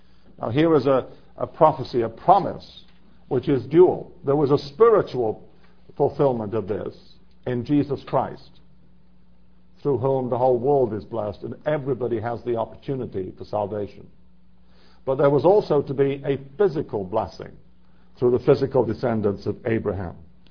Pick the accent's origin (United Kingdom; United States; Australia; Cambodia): United Kingdom; England; Even growing up in England, I have to say in the 1950s and 1960s